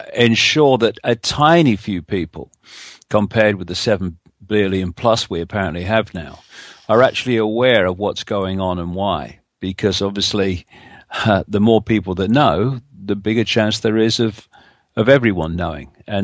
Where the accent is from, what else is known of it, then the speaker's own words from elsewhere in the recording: Leicester, East Midlands, United Kingdom; born there; I was born in Leicester, England in 1952.